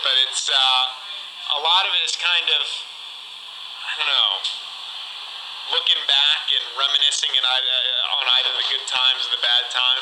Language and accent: English; Indianapolis, Indiana, United States; also born or lived in New York / Louisville; now in Nashville, United States; I was born in New York and lived there for about a year and a half, and then Louisville, I was there until about second grade, and then moved to Indianapolis.